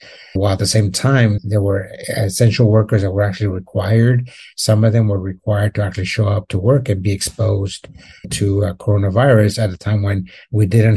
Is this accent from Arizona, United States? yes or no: no; San Jose, California, United States; also born or lived in Mexico; I grew up in San Jose, born in Mexico